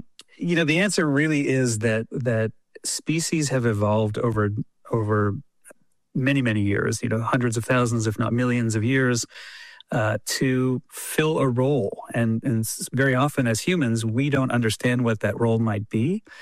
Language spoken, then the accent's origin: English; Vermont, United States; I grew up in New England, in Vermont